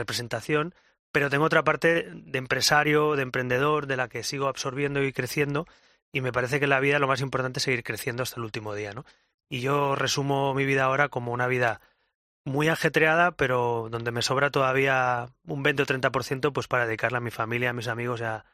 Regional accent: Spain; Como cualquier español, con un poquito más de formación o información.

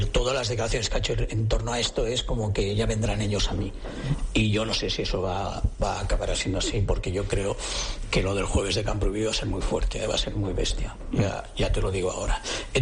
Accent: Catalonia, Spain; como barcelonista, como sensato, como catalán y como culé

